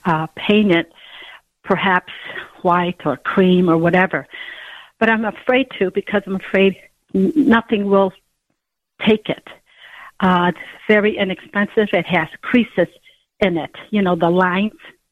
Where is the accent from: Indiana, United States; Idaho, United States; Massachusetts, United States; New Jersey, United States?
Indiana, United States; Munster; And I'm from Munster, Indiana. And I'm a senior citizen